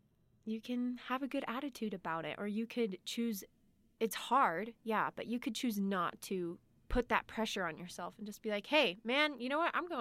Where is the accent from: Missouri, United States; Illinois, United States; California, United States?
Missouri, United States; Hey, yeah, no. I'm from Missouri, and the pickings are few, let me tell you.